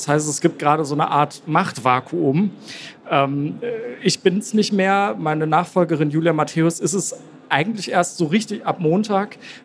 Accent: Bavaria, Germany; Also ich bin ja in Bayern auch groß geworden

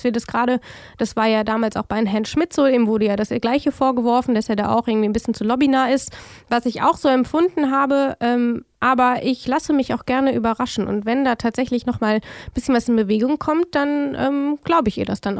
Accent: Frankenthal, Rhineland-Palatinate, Germany; und ich komme ja aus Frankenthal, was jetzt für alle, die sich nicht wunderbar in der Pfalz auskennen, genau daneben ist.

